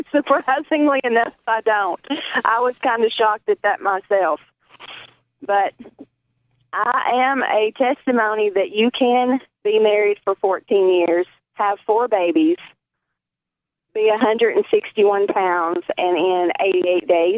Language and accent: English; Carthage, Tennessee, United States; I'm from Carthage, Tennessee.